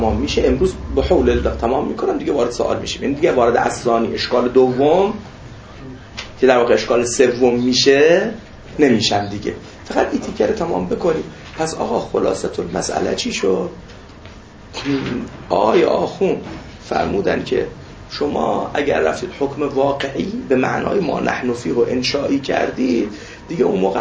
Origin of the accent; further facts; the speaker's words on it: Khuzestan, Iran; accent: Khuzestani; البته گویش خوزستانی ما به گویش اونجا نزدیکه خیلی. لکن خب من گویش خوزستانیم خیلی قد چیز نیست.